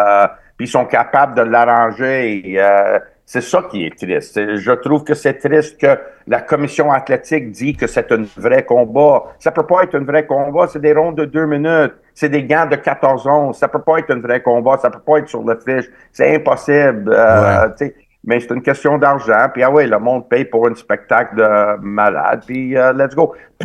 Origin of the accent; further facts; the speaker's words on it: Quebec, Canada; Puis moi, en tant que Québécois, Canadien, j'étais dans le coin